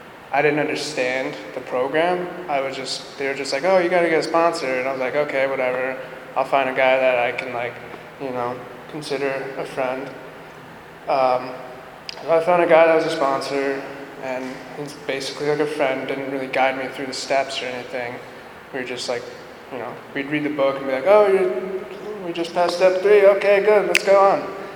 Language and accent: English; Syracuse, New York, United States; also born or lived in Texas / Illinois; I was born in Texas, lived in Illinois, and then moved up to New York, went to high school there for 10 years